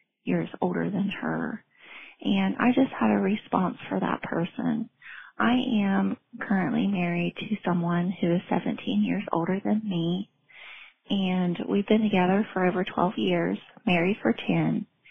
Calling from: Ohio, United States; I'm from Ohio.

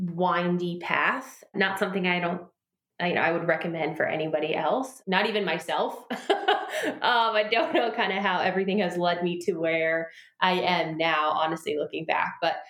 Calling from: Pennsylvania, United States; I am currently in Pennsylvania at my parents' house. I fled New York about a month and a half ago

